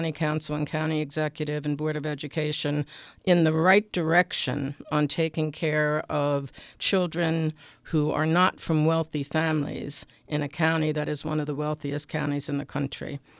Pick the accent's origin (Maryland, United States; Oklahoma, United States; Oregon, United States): Maryland, United States; Baltimore; reflections on Baltimore, my hometown